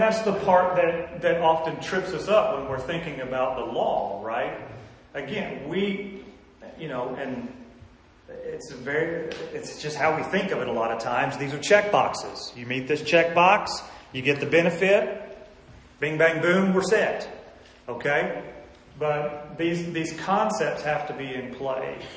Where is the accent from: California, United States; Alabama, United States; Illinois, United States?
Alabama, United States; Birmingham; I'm from Birmingham, Alabama. There's a lot about me, if any of you know me, that is wrapped up in my identity being from Alabama. Okay? I got this crazy accent.